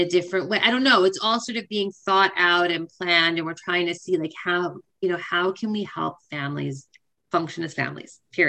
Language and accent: English; United States; moved away; I'm from the States originally, so I'm learning a lot of how the sort of post-high school world here works myself.